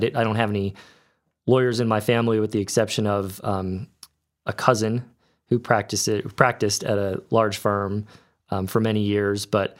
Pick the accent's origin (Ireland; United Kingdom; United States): United States; Northeast; But going way back, grew up in the Northeast.